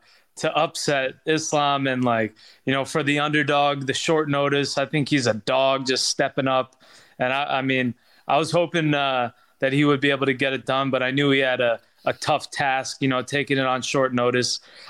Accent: New York, United States; I'm a New Yorker. I got that Long Island blood pumping through me.

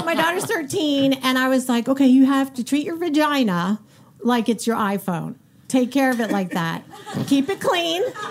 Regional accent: Boston, Massachusetts, United States; I'm from Boston.

